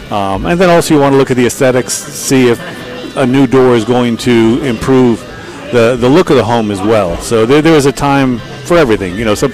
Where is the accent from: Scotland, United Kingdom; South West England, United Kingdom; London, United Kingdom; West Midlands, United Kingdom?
Scotland, United Kingdom; I told you, I'm Scottish. We used to wash our paper towels out and hang them out to dry.